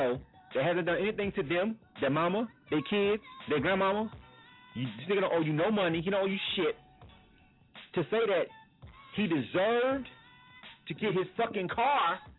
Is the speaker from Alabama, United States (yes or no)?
no; Florida, United States; I'm from Florida, by the way, in case you didn't know.